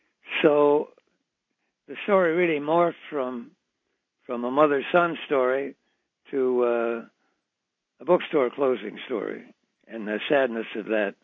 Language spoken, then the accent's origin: English; Three Oaks, Michigan, United States; We often vacationed near my hometown of Three Oaks, Michigan, and always tried to find a place near the lake.